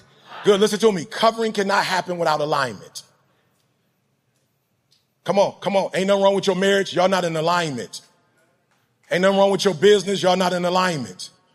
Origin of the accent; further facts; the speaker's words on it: Chicago, Illinois, United States; She's not from Chicago. I'm from Chicago.